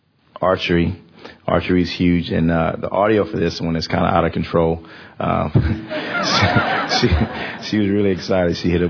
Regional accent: Port Isabel, Texas, United States; we're from Port Isabel. I mean, our camp is down in South Padre.

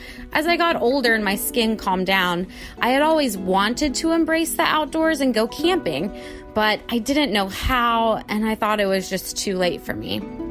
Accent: San Angelo, Texas, United States; I'm from San Angelo, Texas.

